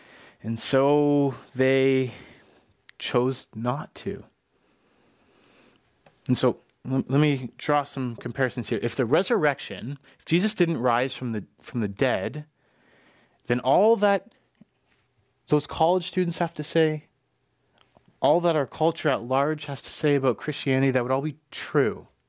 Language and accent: English; Ontario, Canada; I'm from Ontario originally. That is where in which I was born. I was raised in a Christian home